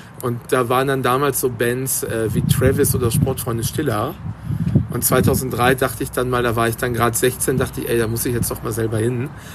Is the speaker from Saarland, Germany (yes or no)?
no; Mehrhoog, North Rhine-Westphalia, Germany; Und ich bin halt im Nachbardorf Meerhoog groß geworden.